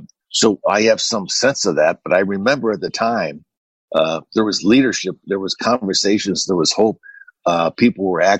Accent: Illinois, United States; I worry about Illinois, obviously, is my home state where I do business and where I raised my family and got my kids educated.

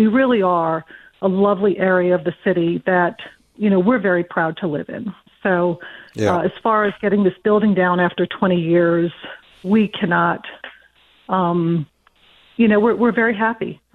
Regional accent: New Orleans, Louisiana, United States; I mean, I'm born and raised in New Orleans, but, we've lived in this neighborhood for nearly 30 years.

